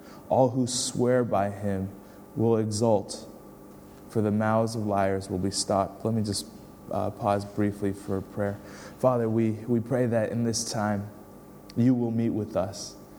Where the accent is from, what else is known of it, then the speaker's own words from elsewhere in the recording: Chicago, Illinois, United States; I'm from the Chicago area. My wife and I are from the Chicago area.